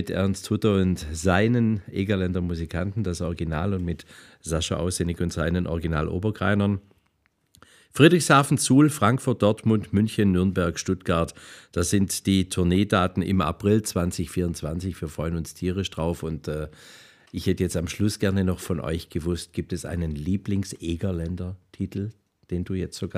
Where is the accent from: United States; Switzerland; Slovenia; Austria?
Slovenia; Slowenien, mein Heimatland